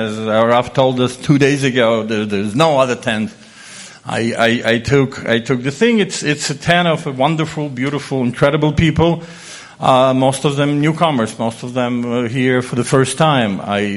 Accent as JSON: {"language": "English", "region": "New York", "country": "United States", "said": "I come from New York."}